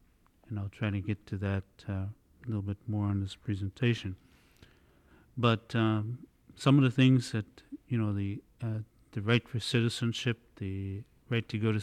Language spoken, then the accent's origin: English; Glacier Bay, Alaska, United States; born there; I was born in Glacier Bay. It was made a national monument. And I and all of my people who were born there, my father, my grandfathers, and all of my family prior to that, cannot even go back there.